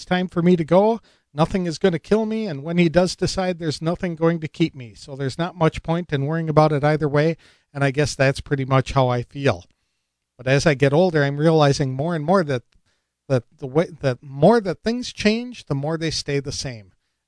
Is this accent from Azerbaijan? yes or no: no; Madison, Wisconsin, United States; born there; I was born in Madison, Wisconsin, while my parents were on a break from college